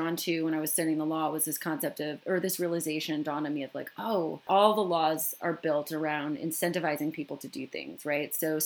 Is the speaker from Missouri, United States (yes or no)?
no; Michigan, United States; So you can have a token for a small community, let's say where I grew up in Michigan